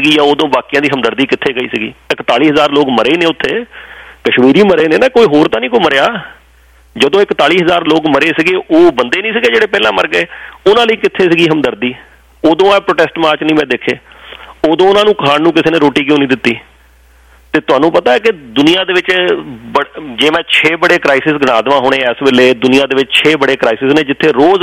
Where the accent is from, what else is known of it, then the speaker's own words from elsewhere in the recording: Punjab, India; ਮੈਂ ਪੰਜਾਬ ਦੇ ਉਸ ਖਿੱਤੇ 'ਚੋਂ ਹਾਂ ਅਸੀਂ ਆਪਣੇ ਪਿੰਡੇ 'ਤੇ ਨਾ 20 ਸਾਲ ਹੰਡਾਇਆ